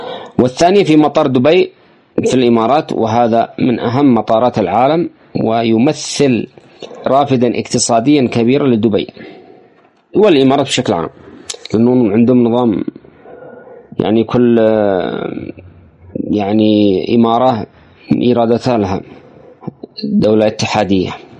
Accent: Yemen; التوحد كيمنيين جميعا للدفاع عن وطننا وعن لقمة عيشنا

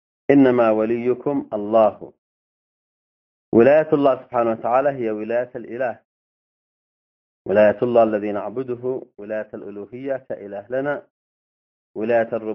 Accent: Yemen; في بلدنا اليمن

